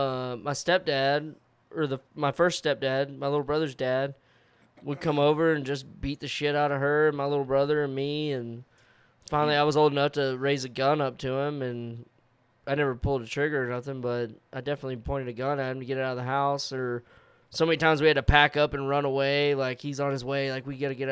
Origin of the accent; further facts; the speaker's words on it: Rockport, Texas, United States; also born or lived in Amarillo; We moved from Amarillo down to. Rockport, Texas